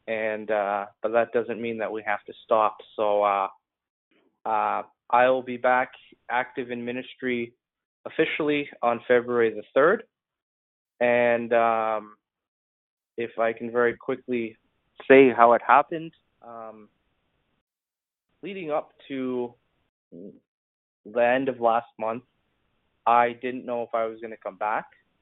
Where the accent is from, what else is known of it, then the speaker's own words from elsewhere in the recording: Canada; I am New Apostolic and I'm from Canada.